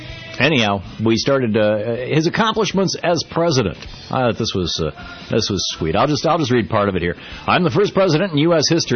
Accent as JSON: {"language": "English", "region": "Vermont", "country": "United States", "tie": "born or raised there", "said": "I'm an American. I grew up here. I live just 2 hours from Canada. I mean, we're here in the mountains of central Vermont, in the People's Republic of Vermont."}